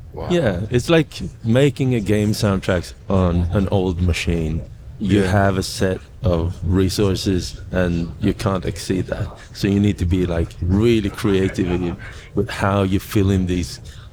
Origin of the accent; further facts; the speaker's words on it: Sweden; It's in Swedish, and I come from Sweden.